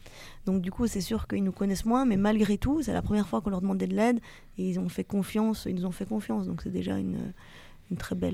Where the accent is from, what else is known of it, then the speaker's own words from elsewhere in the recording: Belgium; Donc moi, je suis belge, et on est deux Belges dans la compagnie